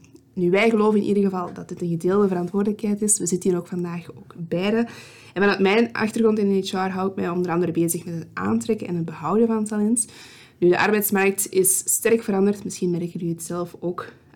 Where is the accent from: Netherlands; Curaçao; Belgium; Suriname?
Belgium; Kempen; accent: Kempen; Ik ben geboren en getogen in de Kempen. Dus als je soms eens een Kempens accentje hoort, dan is dat voornamelijk de verklaring.